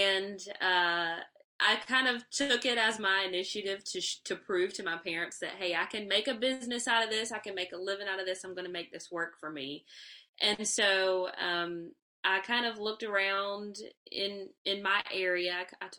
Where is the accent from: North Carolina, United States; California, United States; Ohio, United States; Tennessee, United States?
North Carolina, United States; a dinner theater that I started in my hometown here in North Carolina.